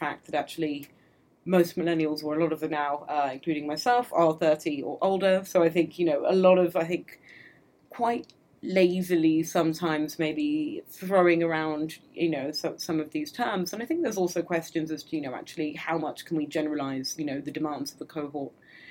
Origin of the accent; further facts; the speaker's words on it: London, United Kingdom; I was born in London, I've lived here my whole life.